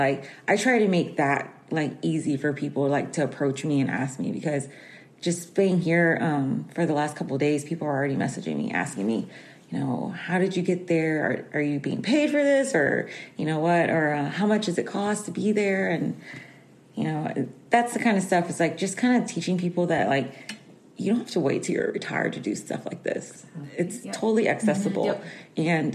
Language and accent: English; Houston, Texas, United States; I'm from Houston, Texas, and I fish for Columbia Sportswear.